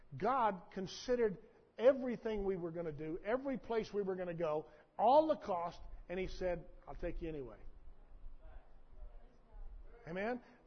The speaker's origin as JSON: {"language": "English", "region": "Texas", "country": "United States", "tie": "born or raised there", "said": "That's why I was born and raised in South Texas."}